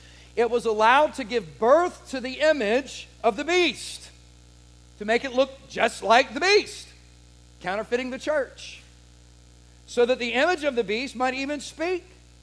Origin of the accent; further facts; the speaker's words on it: Hampton, Virginia, United States; Now, I grew up in Hampton, Virginia, and guess what my zip code was? It was the zip code of our church.